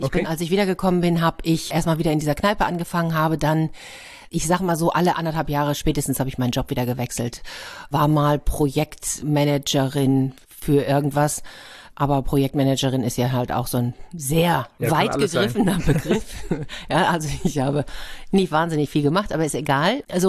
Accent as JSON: {"language": "German", "town": "Madrid", "region": "Community of Madrid", "country": "Spain", "lives_now": "Nuremberg, Germany", "said": "Da habe ich gedacht, ich komme aber doch aus Madrid, ich habe doch schon eine große Stadt hinter mir."}